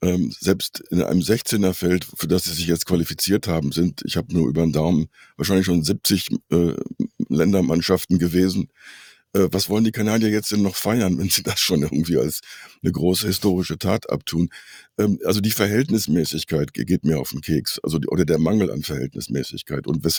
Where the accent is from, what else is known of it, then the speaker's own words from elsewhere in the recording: North Rhine-Westphalia, Germany; Ich komme aus Südwestfalen.